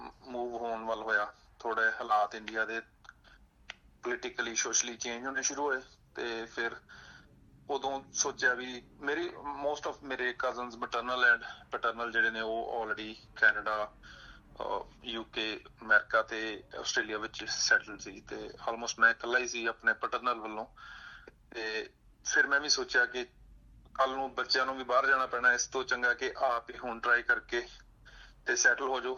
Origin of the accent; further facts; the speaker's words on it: Amritsar, Punjab, India; moved away as an adult; now in Australia; ਮੈਂ ਜੀ ਬੇਸਿਕਲੀ ਅੰਮ੍ਰਿਤਸਰ ਤੋਂ ਬਿਲੋਂਗ ਕਰਦਾ